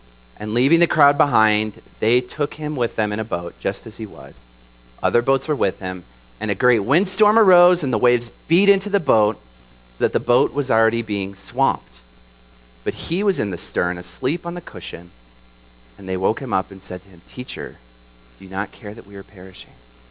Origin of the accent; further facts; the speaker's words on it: Michigan, United States; I grew up in Michigan, the Great Lakes State. And so I'm familiar with storms and water.